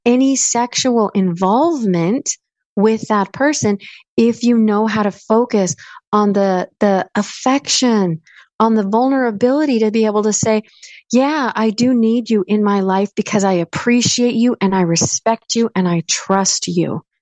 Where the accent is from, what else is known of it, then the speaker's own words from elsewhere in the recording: United States; Now, another thing that I like about my husband's culture, Mexican, I'm American, they hug and kiss each other all the time